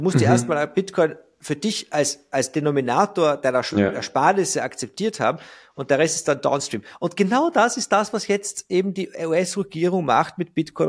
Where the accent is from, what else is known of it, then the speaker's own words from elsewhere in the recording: Austria; bei uns in Österreich